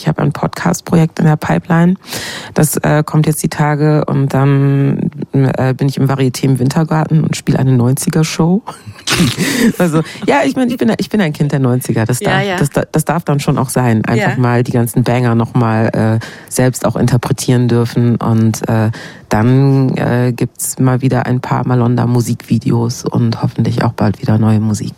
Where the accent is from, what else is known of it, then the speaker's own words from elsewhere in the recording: North Rhine-Westphalia, Germany; weil ich komme ja auch gar nicht aus Berlin. Ich bin ja aus dem Ruhrpott.